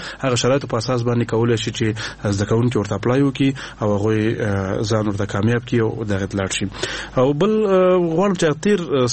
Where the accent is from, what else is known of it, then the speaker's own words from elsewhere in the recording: Nangarhar, Afghanistan; نو زه د ننګرهار ولایت یم.